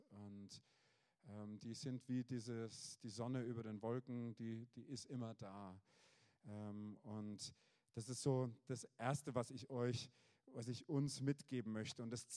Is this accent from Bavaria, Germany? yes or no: yes; Schweinfurt, Bavaria, Germany; Ich bin in Schweinfurt aufgewachsen, 30 Kilometer Luftlinie von der DDR-Grenze entfernt.